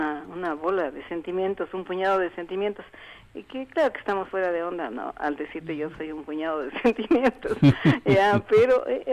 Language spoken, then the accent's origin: Spanish; Riobamba, Chimborazo, Ecuador; moved away; Ya, yo como vivía, digamos, como yo soy de Riobamba, vivía en Riobamba.